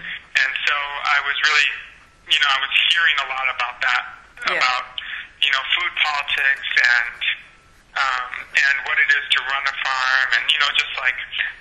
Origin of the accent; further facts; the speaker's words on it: India; For me, I'm Indian, and so living in South Dakota was way more culture shock